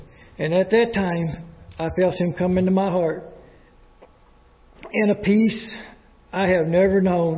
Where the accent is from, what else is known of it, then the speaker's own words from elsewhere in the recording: the South, United States; born there; I was born in the South, so I am a Southern Baptist, or was. I was baptized in a Baptist church in Cossey, Texas, very small town, at the age of 6 years old.